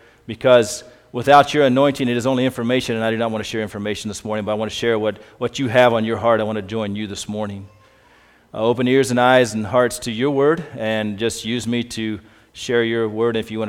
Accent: Kentucky, United States; I grew up in Kentucky, in a church there, and knew God at a fairly early age, knew Jesus when I was 13.

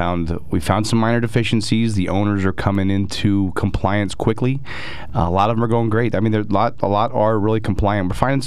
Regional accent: Shamokin, Pennsylvania, United States; me, I'm a transplant from Shamokin, but I love this town.

